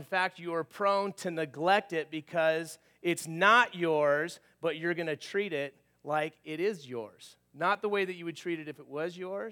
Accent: California, United States; And also back in my hometown, where my home church was in Southern California

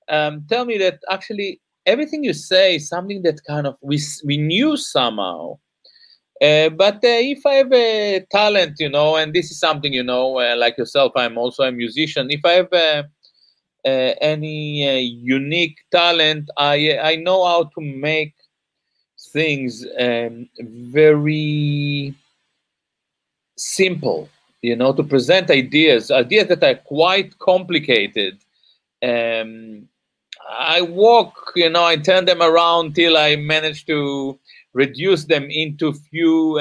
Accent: Israel; I grew up in Israel

